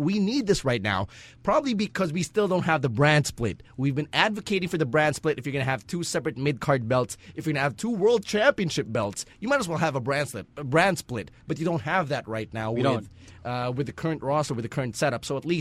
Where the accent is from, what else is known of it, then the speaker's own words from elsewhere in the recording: Philippines; you can't blame us. We're Filipino.